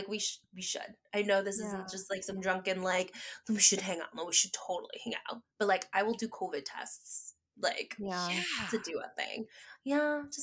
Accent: Philippines; So yeah, and really amplify like the experiences that we do cherish about being Filipino. You know, the community aspect of it.

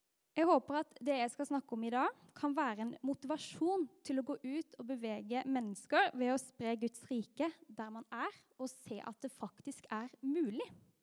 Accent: Grimstad, Agder, Norway; now in Oslo, Norway; Jeg straks 25, og jeg kommer fra Grimstad, som dere kanskje kan høre. Jeg studerer master i diakoni her i Oslo.

